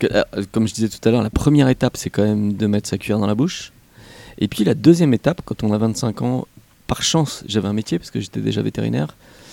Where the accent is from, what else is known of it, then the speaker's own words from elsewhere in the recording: France; moi je suis français, donc tu sais, on a un système social, médical qui est très bien fait et très protecteur